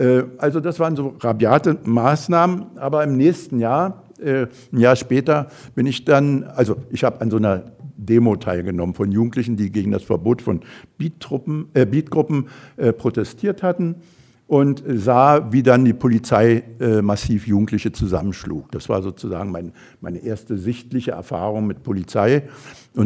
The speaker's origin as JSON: {"language": "German", "region": "Berlin", "country": "Germany", "tie": "born or raised there", "said": "Jahrgang 50 wurde eben schon gesagt. Das bedeutete in der Praxis, ich bin Berliner, in Berlin geboren, in einer Berliner Arbeiterfamilie, die durch die Teilung Deutschlands auch geteilt wurde, dann inklusive Mauerbau."}